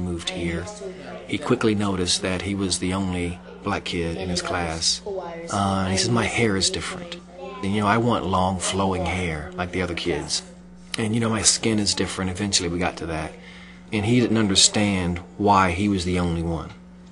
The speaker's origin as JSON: {"language": "English", "region": "Mississippi", "country": "United States", "tie": "born or raised there", "said": "I mean, I grew up in Mississippi, and in Mississippi, there were very few people of the Jewish faith."}